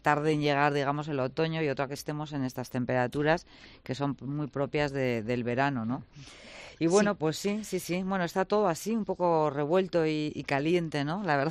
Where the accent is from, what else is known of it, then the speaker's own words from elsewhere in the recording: Basque Country, Spain; ¿Somos los vascos tolerantes con la inmigración?